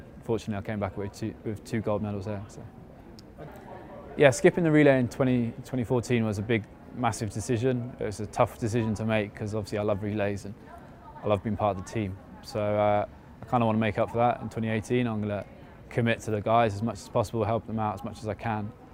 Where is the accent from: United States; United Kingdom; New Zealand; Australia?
United Kingdom; I'm a British 400 meter runner.